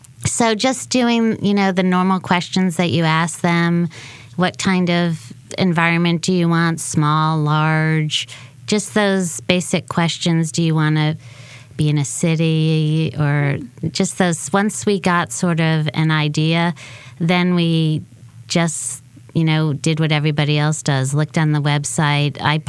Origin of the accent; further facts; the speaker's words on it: Connecticut, United States; Well, that's kind of funny, because I'm from the North. I'm from Connecticut.